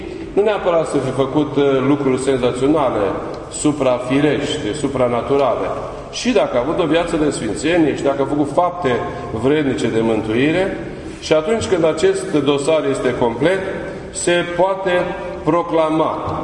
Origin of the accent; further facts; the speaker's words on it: Romania; nu are deloc de ce să ne fie jenă că suntem ortodoxi și că suntem români.